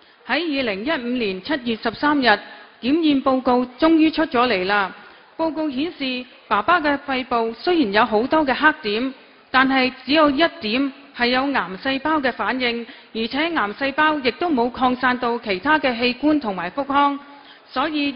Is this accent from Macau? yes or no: yes; Macau; 大家好，我是来自澳门的同修